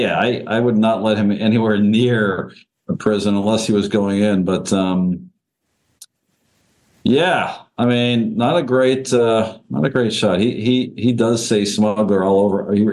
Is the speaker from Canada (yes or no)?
yes; Canada; So being Canadian, my favorite is a guy named Donovan Bailey